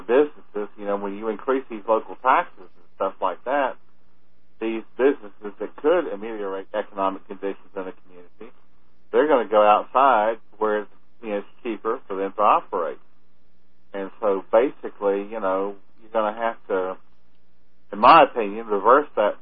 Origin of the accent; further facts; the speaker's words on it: South Carolina, United States; My dad and I used to discuss this with him because he was mayor of my hometown for about 30 years.